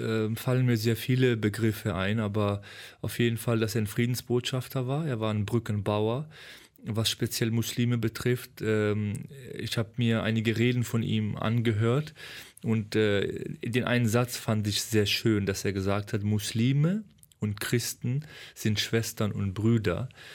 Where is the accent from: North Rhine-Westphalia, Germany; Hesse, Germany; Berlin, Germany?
North Rhine-Westphalia, Germany; Cologne; dass man als Kölner das auch schreibt